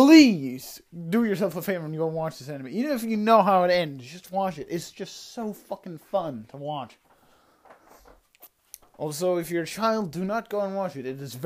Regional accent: United Kingdom; Oi, I'm British, bruh.

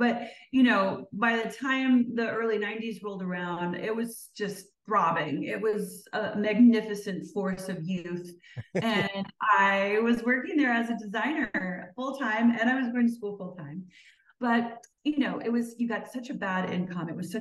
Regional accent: Minneapolis, Minnesota, United States; I grew up in Minneapolis, Minnesota.

